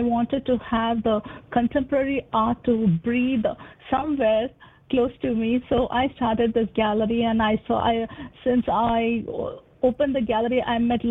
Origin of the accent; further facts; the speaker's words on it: India; moved away as an adult; also born or lived in Singapore; now in United States; Yeah, I was born and raised in India and worked in Singapore.